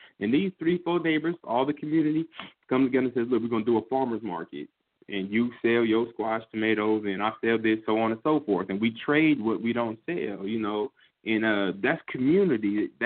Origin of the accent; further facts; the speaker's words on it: California, United States; I'm from California, to where if you walk out your door, you're liable to be the last time walking out the door